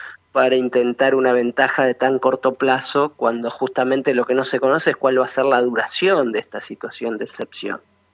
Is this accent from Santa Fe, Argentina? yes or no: yes; Santa Fe, Argentina; soy santafesino, o sea, tengo un problema de identidad